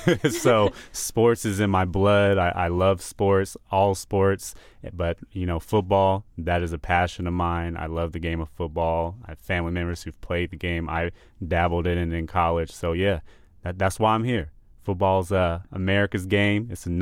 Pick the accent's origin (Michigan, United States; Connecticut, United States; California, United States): California, United States; Fresno; So I came from Fresno, California. That's where I was born and raised.